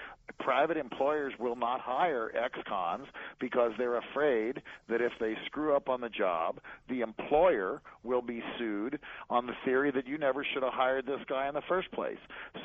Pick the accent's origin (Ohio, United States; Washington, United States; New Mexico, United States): Ohio, United States; Cincinnati; I come from Hamilton County, which is Cincinnati, which is generally regarded as a very law and order place.